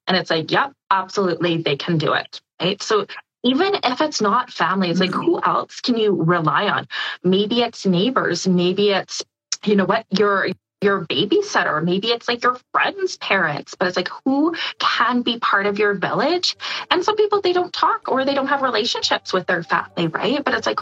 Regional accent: Saskatchewan, Canada; now in Lethbridge, Canada; I'm from Saskatchewan. So we don't have any family where we're at.

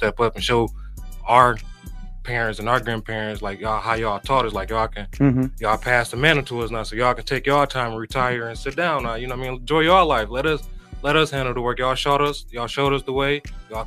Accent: Muskegon Heights, Michigan, United States; First of all, I was born and raised in Muskegon Heights.

